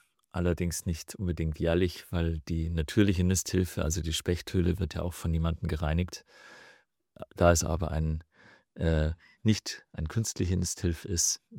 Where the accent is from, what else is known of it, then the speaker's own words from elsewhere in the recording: Landshut, Bavaria, Germany; ich bin aus Landshut in Niederbayern